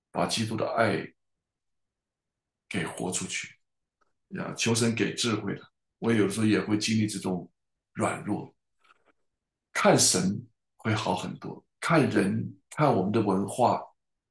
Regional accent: China; 我在中国长大，我经过文革，我在文化大革命经过

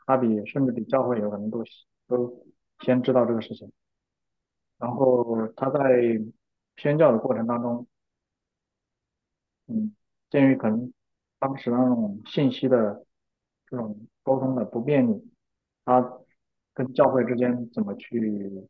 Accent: China; 我觉得中国人很难逃脱这种邪恶的捆绑在里面

